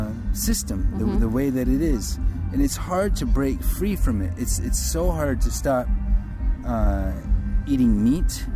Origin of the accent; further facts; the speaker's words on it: South Dakota, United States; I was born as a Native American person. I lived on the reservation since birth. Mm-hmm. I was born in the Black Hills